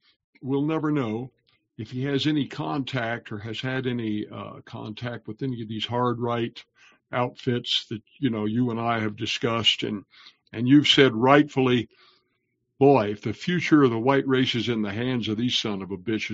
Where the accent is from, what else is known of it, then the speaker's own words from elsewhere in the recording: Chillicothe, Ohio, United States; We had the Underground Railroad running through my hometown in Ohio, Chillicothe, Ohio.